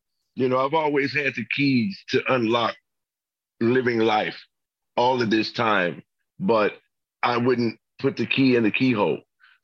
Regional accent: Memphis, Tennessee, United States; And, you know, I'm from Memphis, Tennessee, so I have a connection to a lot of hip hop and rap groups.

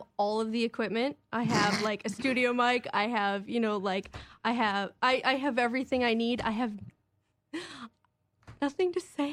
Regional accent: Minneapolis, Minnesota, United States; And then I'm from Minneapolis, and there's Acme there, which is amazing.

